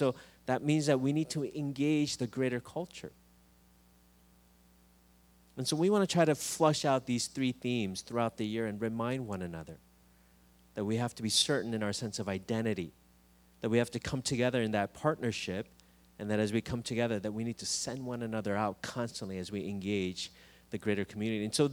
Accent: United States; it's all a little bit confusing to me because I'm an American, so I don't really know that.

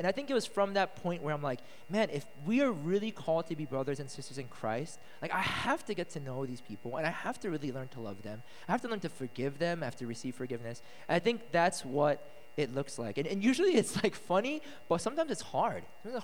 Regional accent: Philadelphia, Pennsylvania, United States; Like, I grew up in Philadelphia. My parents are immigrants. I come from, like, a blue-collar background. Majority of my neighborhood was black.

